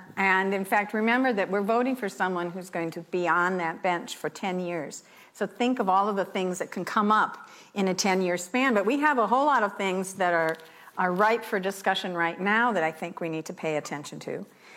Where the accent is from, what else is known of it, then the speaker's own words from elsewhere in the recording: Illinois, United States; also born or lived in Edgerton; I was born in Edgerton, but don't tell this against me. I was raised in northwestern Illinois, but always close to Wisconsin.